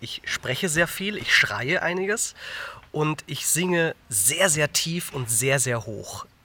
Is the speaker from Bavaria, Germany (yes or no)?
yes; Bavaria, Germany; now in Berlin, Germany; ich bin 27 Jahre alt, ich komme ursprünglich aus Bayern, lebe aber seit 4 Jahren in Berlin